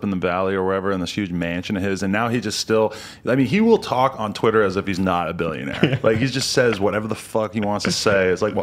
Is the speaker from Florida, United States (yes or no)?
no; New Hampshire, United States; that I was going to shows in Boston and stuff since I grew up in New Hampshire.